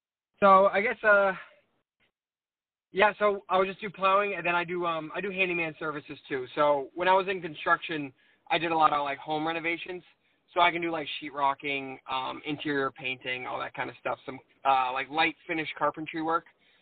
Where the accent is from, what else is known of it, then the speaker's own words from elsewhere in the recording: Nottingham, New Hampshire, United States; now in Northwood, United States; So I grew up in Nottingham, New Hampshire, which is right, like, around Lee area.